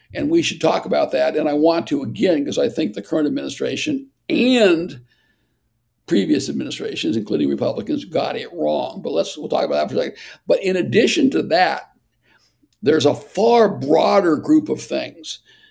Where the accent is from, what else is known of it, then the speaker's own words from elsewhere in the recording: Ashtabula, Ohio, United States; some guy in Ashtabula, Ohio, my hometown, no longer has a job.